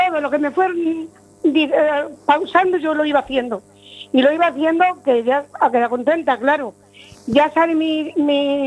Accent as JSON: {"language": "Spanish", "region": "Extremadura", "country": "Spain", "said": "Como buena extremeña."}